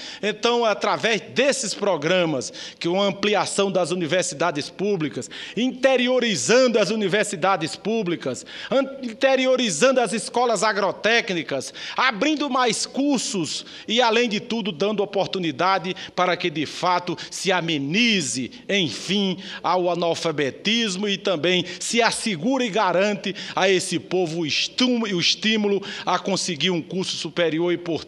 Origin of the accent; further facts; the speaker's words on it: Paraíba, Brazil; e digo até lá no meu estado, a Paraíba